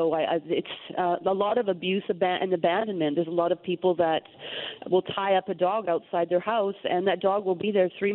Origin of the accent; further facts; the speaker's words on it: Canada; now in Puerto Vallarta, Mexico; I'm originally from Canada, came to Mexico in 1989. I'm now a Mexican citizen. I'm a cat rescuer. Since I came to Puerto Vallarta